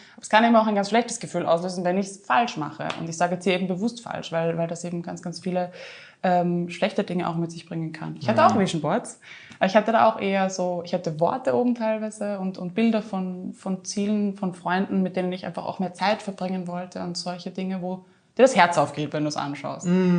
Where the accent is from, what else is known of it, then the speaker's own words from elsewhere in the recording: Vienna, Austria; Als Wiener Kind bin ich dort unterwegs.